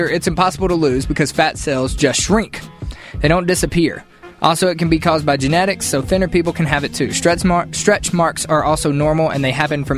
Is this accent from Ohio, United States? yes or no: no; Mississippi, United States; Is that because I'm from Mississippi?